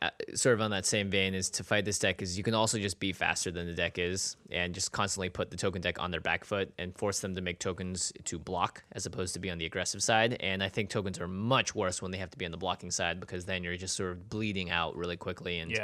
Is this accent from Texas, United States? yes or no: no; Seattle, Washington, United States; My cool thing for this week is the Seattle Seahawks, my hometown team, are going to the Super Bowl.